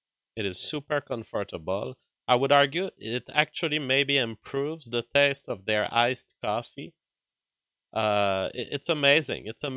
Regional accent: Canada; But hi, I'm a Canadian.

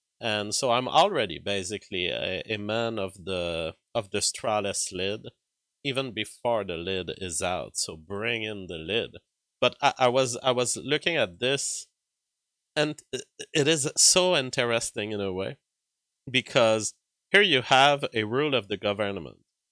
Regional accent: Canada; But hi, I'm a Canadian.

